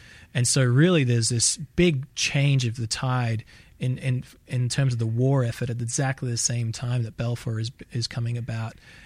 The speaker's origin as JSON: {"language": "English", "country": "Australia", "lives_now": "Israel", "said": "I mean, I'm Australian, so and I'm in Israel"}